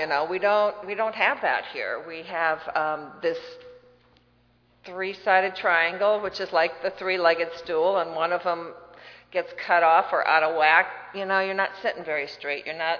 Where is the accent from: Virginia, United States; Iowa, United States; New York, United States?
Iowa, United States; I grew up in Iowa. Thank God it wasn't on a farm, or I wouldn't have been able to eat anything that was meat. But it was across the street and across the river from many farms.